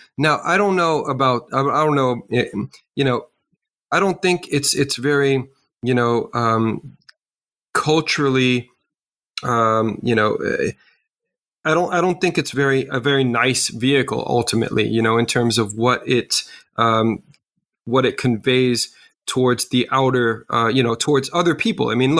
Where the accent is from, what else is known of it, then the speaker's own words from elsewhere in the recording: New York City, New York, United States; I grew up in New York City